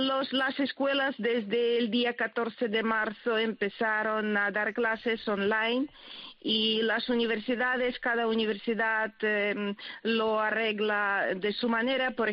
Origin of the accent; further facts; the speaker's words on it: Ukraine; Spanish is a second language; somos otro pueblo, somos ucranianos.